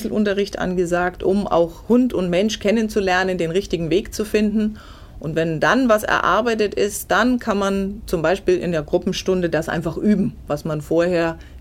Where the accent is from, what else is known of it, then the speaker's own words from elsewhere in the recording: Bayreuth, Bavaria, Germany; born there; now in Oberwarmensteinach, Germany; Nach Oberwarmensteinach bin ich gekommen, also als gebürtige Bayreutherin habe ich einen kurzen Abstecher in den Landkreis Ansbach gemacht, wo mein Mann herkommt.